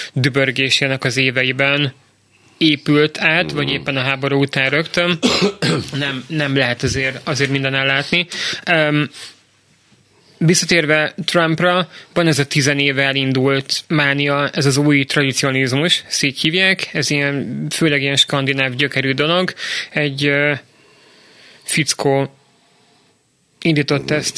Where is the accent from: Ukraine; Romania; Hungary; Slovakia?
Hungary; Magyarként nekünk ez ilyen mellbevágó.